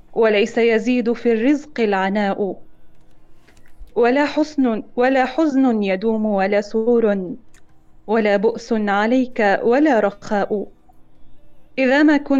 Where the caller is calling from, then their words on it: Tangier, Tanger-Tetouan-Al Hoceima, Morocco